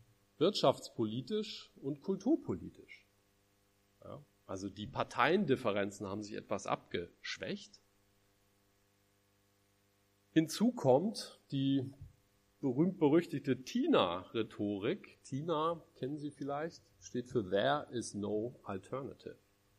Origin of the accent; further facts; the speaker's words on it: Hamburg, Germany; Ich komme ja aus Hamburg